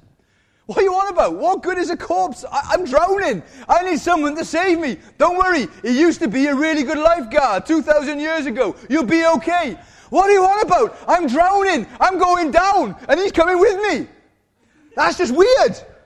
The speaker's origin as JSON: {"language": "English", "region": "Wales", "country": "United Kingdom", "said": "I'm Welsh."}